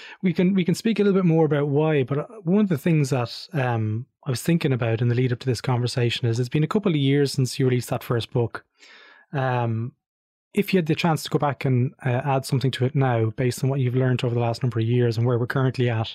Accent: Ireland; Yeah, it is definitely like I felt that being Irish, of course, we speak English.

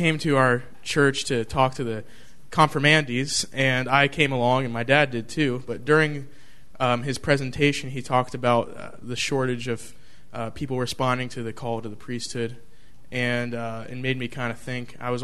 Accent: Grove City, Ohio, United States; I'm from Grove City, Ohio, and I attend Our Lady of Perpetual Help Church.

